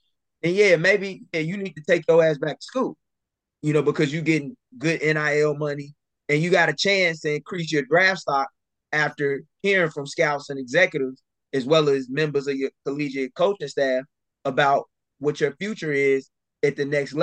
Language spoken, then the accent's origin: English; Illinois, United States; I watched it firsthand in my home state with Darren Williams, you know, nearly 20 years ago.